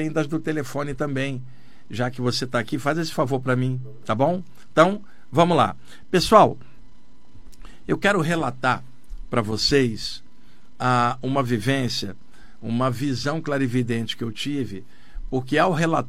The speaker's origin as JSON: {"language": "Portuguese", "region": "Rio de Janeiro", "country": "Brazil", "tie": "born there", "moved": "yes", "lives_now": "São Paulo, Brazil", "said": "nasci no Rio de Janeiro, moro em São Paulo há mais de 30 anos, sou um homem da Terra."}